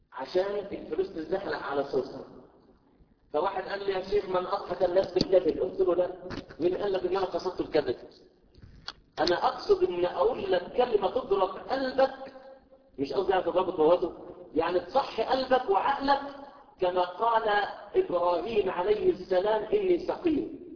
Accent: Mansoura, Dakahlia, Egypt; انا من المنصوره على فكره برضه

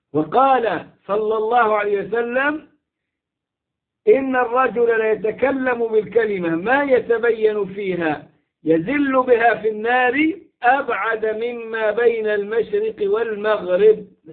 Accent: Egypt; now in Turkey; وعندي طلاب من الأعاجم كثر كانوا يحضرون عندنا في مصر أيام ما كانوا يتعلمون في مصر، وكان الأزهر قبلتهم للتعلم، ومنهم من ألتقي به الآن في تركيا

